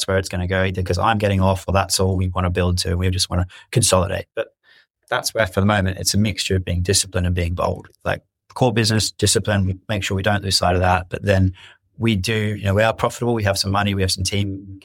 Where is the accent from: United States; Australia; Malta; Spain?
Australia; my home country of Australia